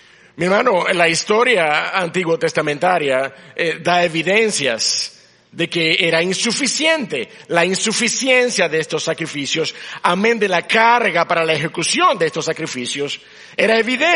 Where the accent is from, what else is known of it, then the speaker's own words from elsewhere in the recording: La Vega, Dominican Republic; Yo vengo de un campo, mi hermano. Yo nací en La Vega, en un campo de La Vega.